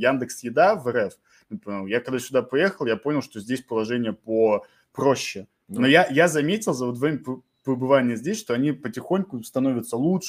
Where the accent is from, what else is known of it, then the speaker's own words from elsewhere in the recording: Russia; Мы ответили, что мы там из России и так далее, и так далее.